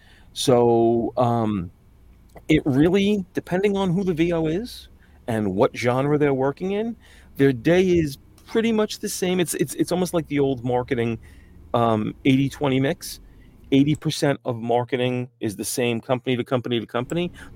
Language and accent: English; New York, United States; accent: New York; I know you're hearing my New York accent now. I can do more generic American.